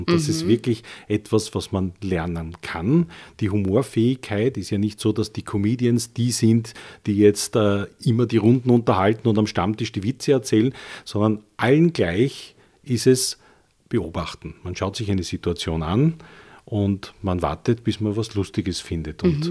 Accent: Vienna, Austria; born there; Ja, also ich bin gebürtiger Wiener

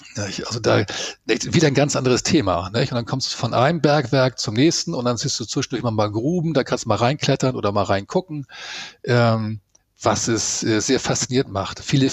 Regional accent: Hamburg, Germany; Also ich bin ja in Hamburg groß geworden

